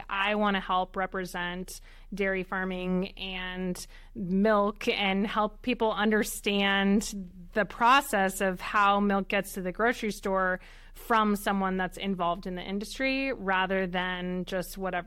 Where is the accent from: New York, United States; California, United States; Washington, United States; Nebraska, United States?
California, United States; I grew up in the Bay Area of California near San Francisco, and we just didn't have those resources available in my area.